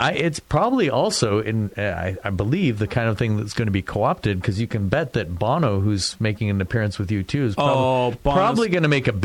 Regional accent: Mississauga, Ontario, Canada; And it was made in Lakeview, which is where I grew up in Mississauga.

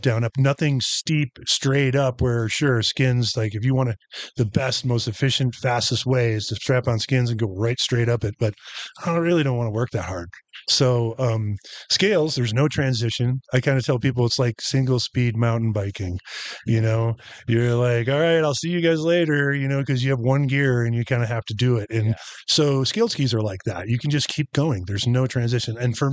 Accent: New York, United States; back home where I grew up in Finger Lakes, we used to ski at Bristol Mountain

